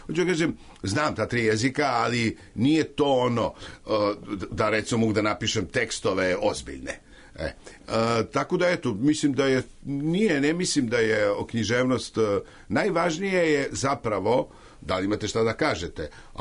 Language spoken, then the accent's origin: Serbian; Pula, Istria County, Croatia; also born or lived in Belgrade; ja sam tad živio u Puli i onda to tamo sam i odrastao. Ja sam rođen u Beogradu, sa 5 godina sam otišao